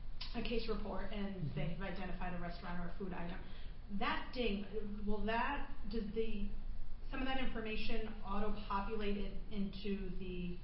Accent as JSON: {"language": "English", "region": "Connecticut", "country": "United States", "said": "Hi, I'm from Connecticut, and we are maybe staying a couple years behind you"}